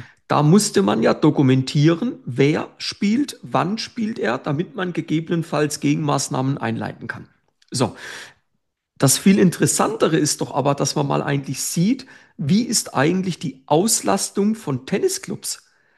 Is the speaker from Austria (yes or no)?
no; Basel, Switzerland; ich komme aus der Region Basel